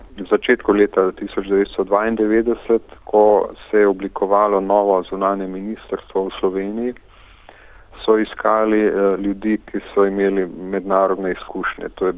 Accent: Savinja, Slovenia; iz mojih domačih krajev iz Savinjske doline

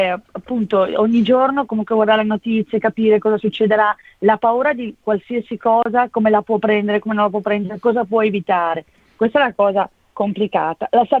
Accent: Milan, Lombardy, Italy; io sono di Milano, scusate

